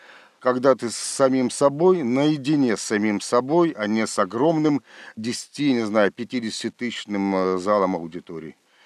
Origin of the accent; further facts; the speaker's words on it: Russia; Мы евреи, из России, я русский.